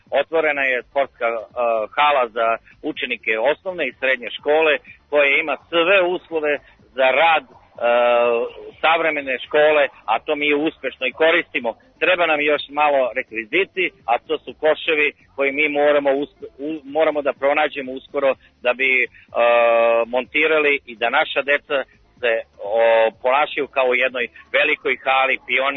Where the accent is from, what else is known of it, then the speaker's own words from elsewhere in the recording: Šumadija and Western Serbia, Serbia; lepu prirodu i sve je to domaće kod nas u Levču. Izvolite i dođite u naš prelepi Levač.